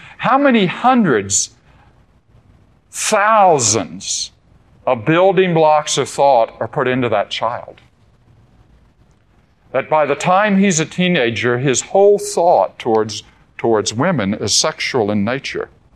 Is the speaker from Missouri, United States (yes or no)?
no; Daytona Beach, Florida, United States; Growing up in Daytona Beach, Florida, and my father an athlete, and back in the 1950s and early 60s, riding down the beach every day, and we lived a few blocks from the beach and always had a dune buggy